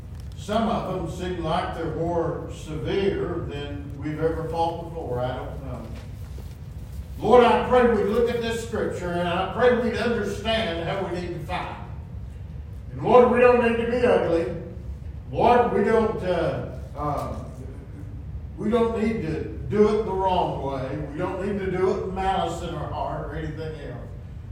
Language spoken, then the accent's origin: English; United States; And I'm glad to say I'm an American.